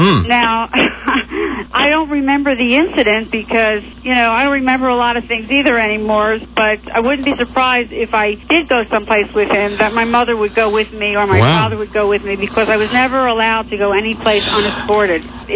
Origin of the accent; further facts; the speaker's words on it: Philadelphia, Pennsylvania, United States; because we're both from Pennsylvania. I'm from Philadelphia